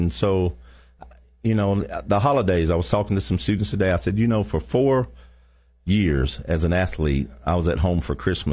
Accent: Alcoa, Tennessee, United States; growing up in Alcoa, I grew up near Knoxville and all of that.

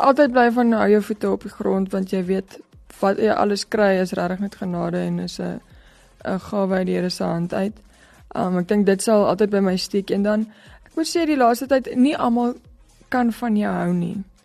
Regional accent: Pretoria, Gauteng, South Africa; also born or lived in Gobabis, Namibia; ons het nou obviously groot geword hier in Pretoria die meeste van ons lewe, maar die dorpie waar ons gebly het in Gobabis in Namibia is ek dink nog kleiner as Piet

